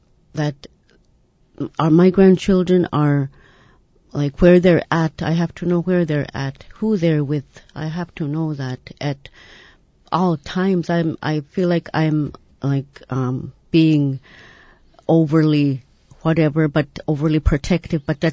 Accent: Alaska, United States; It's in our culture, it's in everybody's culture, you know, and then here growing up in the Yupik culture, it's safety for children is first and foremost.

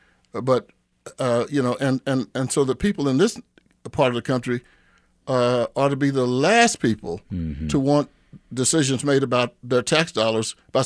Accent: Texas, United States; Yeah, I was born and raised in Texas. All my family is there, probably … down there.

